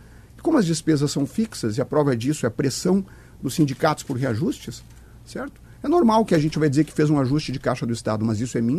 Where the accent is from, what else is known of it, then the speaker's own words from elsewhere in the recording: Rio Grande do Sul, Brazil; Eu também defendo, como bom gaúcho